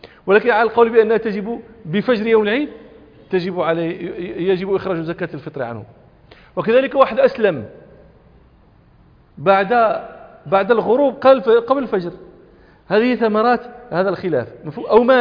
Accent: Morocco; ولا سيما بيوت العلم عندنا في المغرب كانوا يتوارثون الصاع

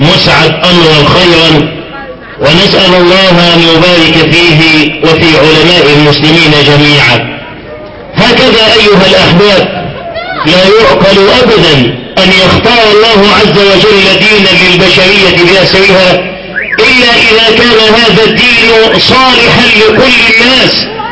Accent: Egypt; بلدنا مصر

